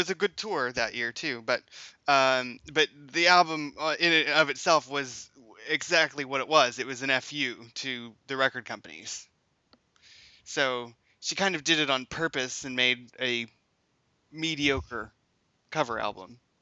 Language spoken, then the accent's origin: English; Pennsylvania, United States; I'm definitely from Pennsylvania.